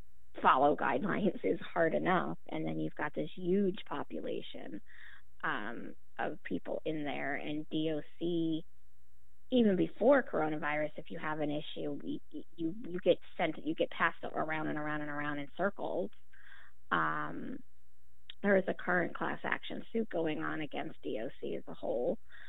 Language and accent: English; New Jersey, United States; I know that I'm from New Jersey